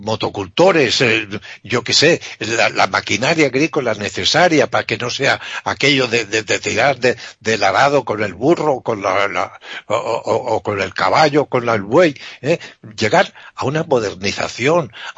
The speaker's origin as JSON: {"language": "Spanish", "country": "Spain", "said": "por lo menos en mi país ahora mismo, nadie cultiva nada, muy poca gente se dedica al campo. En Mallorca, que era un país, o sea, un territorio del país, de España"}